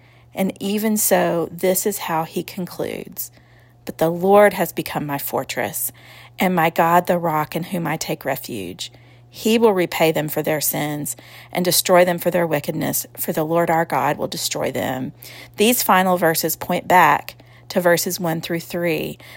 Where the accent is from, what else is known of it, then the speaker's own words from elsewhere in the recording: Dallas, Texas, United States; the Bible church I grew up in Dallas, Texas.